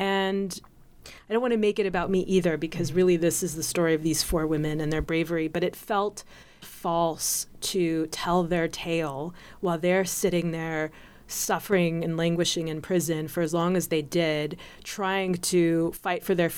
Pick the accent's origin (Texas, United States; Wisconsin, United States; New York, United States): Texas, United States; I mean, I grew up in Texas. I grew up in the suburbs of Texas. I still live in Texas.